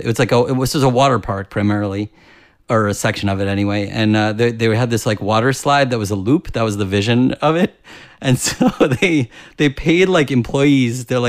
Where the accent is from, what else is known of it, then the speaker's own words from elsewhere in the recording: Long Island, New York, United States; I grew up in Long Island, which is, you know, was sort of maybe an hour and a half from where Action Park was.